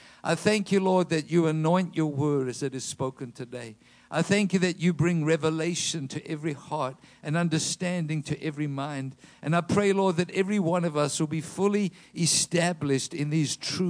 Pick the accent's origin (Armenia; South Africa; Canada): South Africa; now in United States; I grew up in South Africa.